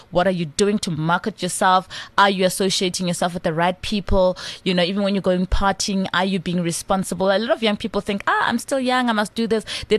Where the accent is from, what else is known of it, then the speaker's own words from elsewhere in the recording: Soweto, Gauteng, South Africa; I'm from Soweto. I'm like, very African.